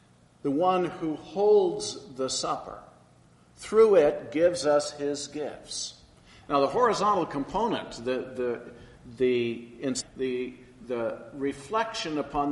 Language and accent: English; England, United Kingdom; We Northern Europeans, we're supposed to suck it up. It's like my family. We're English. We don't laugh and we don't cry.